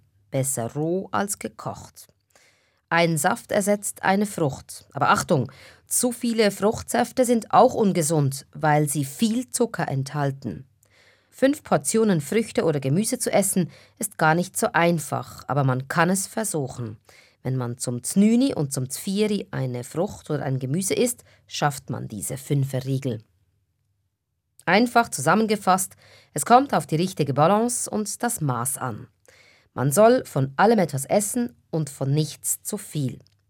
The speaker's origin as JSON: {"language": "German", "country": "Switzerland", "said": "Bei uns in der Schweiz ist es weit verbreitet, dass man morgens ein Gipfeli isst und einen Kaffee trinkt."}